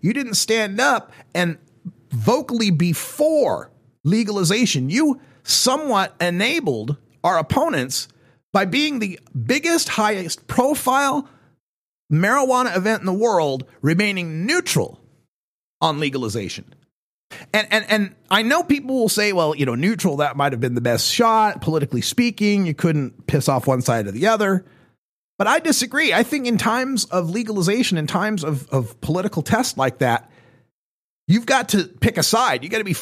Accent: Idaho, United States; Like, I came from Idaho and went to the Seattle Hemp Fest just as a visitor in 2004

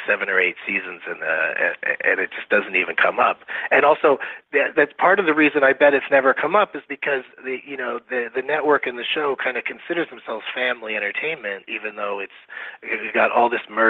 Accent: California, United States; You know, when I come from California, it just seems like such a mystical land to some people.

